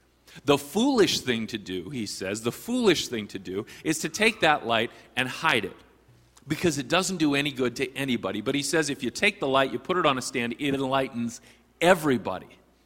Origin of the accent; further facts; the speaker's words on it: Kansas City, Missouri, United States; But I grew up in Kansas City, and so it was really exciting for me to watch the Chiefs win.